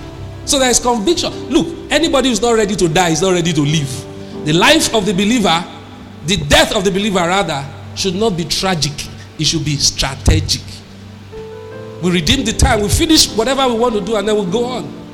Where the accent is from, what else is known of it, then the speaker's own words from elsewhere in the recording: Lagos, Nigeria; I've never seen any shop growing up in Lagos.